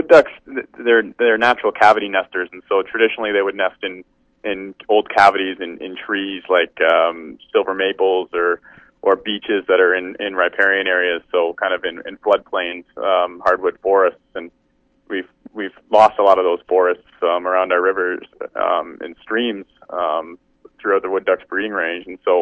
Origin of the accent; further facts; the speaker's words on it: Ontario, Canada; I grew up fishing up on the Bruce